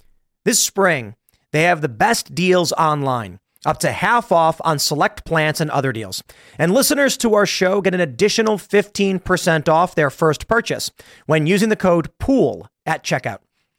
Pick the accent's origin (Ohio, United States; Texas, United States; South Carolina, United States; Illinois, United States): Illinois, United States; Chicago; I am from Chicago. Chicago is corrupt, crooked across the board.